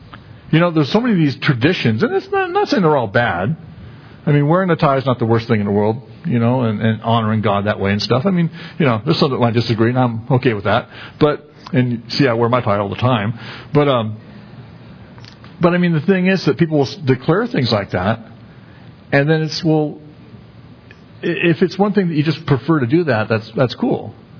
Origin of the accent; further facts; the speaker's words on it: Missouri, United States; I'm from Missouri, man. You show me.